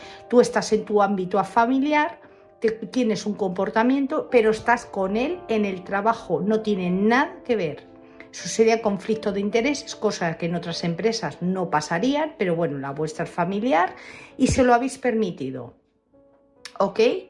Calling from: Madrid, Community of Madrid, Spain; de Madrid.

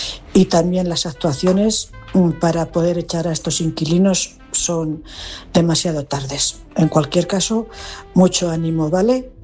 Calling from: Cuenca, Castilla-La Mancha, Spain; de Cuenca.

